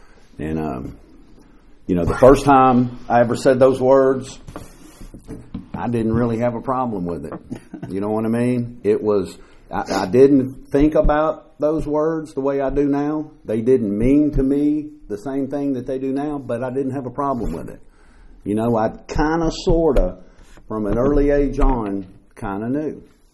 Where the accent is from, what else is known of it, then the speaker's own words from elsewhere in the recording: Nashville, Tennessee, United States; I grew up in Nashville, Tennessee, raised by a single mother.